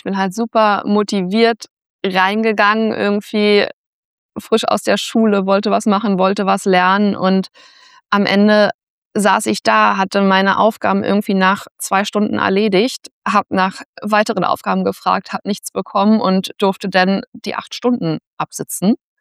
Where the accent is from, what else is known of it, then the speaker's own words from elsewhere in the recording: Berlin, Germany; Ich bin in Berlin aufgewachsen, so Stadtrand, super privilegiert. Also Beamtenfamilie, Einfamilienhaus, alles irgendwie immer schön gewesen sozusagen.